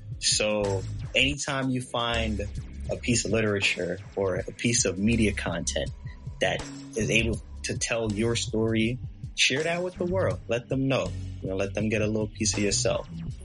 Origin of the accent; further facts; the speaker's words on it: United States; As a black man living and growing up in America, it is not surprising